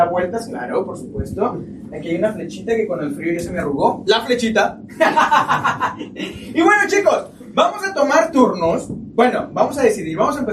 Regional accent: Tecomán, Colima, Mexico; also born or lived in Villa de Álvarez; Nací en Villa de Álvarez, Colima, pero casi toda mi vida y mi familia es de Tecomán, entonces hemos estado con los dos lados. Y pues bueno, yo soy de colimense general

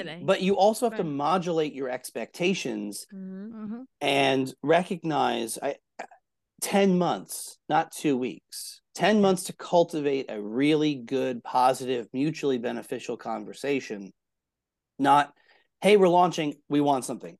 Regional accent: Atlanta, Georgia, United States; particularly growing up in Atlanta

